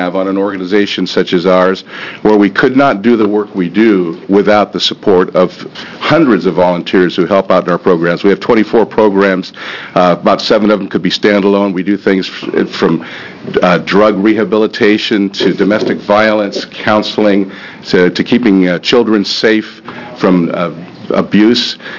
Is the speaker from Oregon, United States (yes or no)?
yes; Portland, Oregon, United States; I grew up in Portland, went to high school there, went to college, graduated from Portland State.